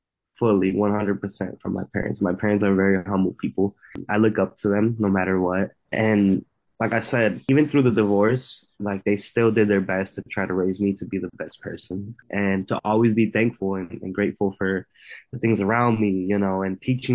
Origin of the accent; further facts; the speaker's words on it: Honduras; I grew up in Honduras. I was born here, but I grew up in Honduras for a big part of my life. And then also, when I moved back here as a kid, I was still going back and forth from Honduras.